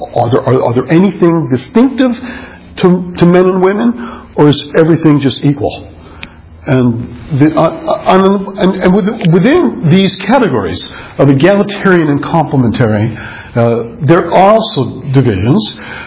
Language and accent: English; New York City, New York, United States; I was raised in New York City, a product of the New York City public education system.